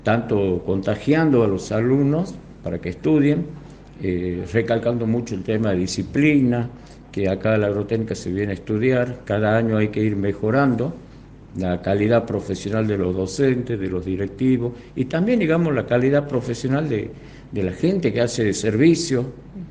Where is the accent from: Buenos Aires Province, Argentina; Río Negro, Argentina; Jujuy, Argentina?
Jujuy, Argentina; San Pedro; now in Perico, Argentina; aunque yo soy de San Pedro, pero ya soy más periqueño